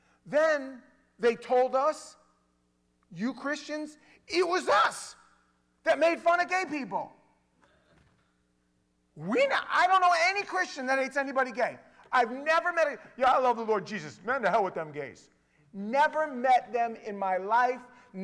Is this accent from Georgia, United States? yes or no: no; New York, United States; my mother and father, you know, they were Manhattanites. I grew up in East Village, basically, going to East Village every weekend.